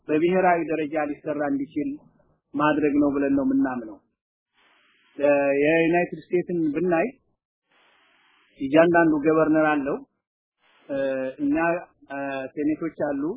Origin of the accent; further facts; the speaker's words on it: Gondar, Amhara, Ethiopia; እኔ ጎንደር ተወልጄ ስላደኩ ማደራጀት የሚችለው በቀላሉ የጎንደርን ህዝብ ነው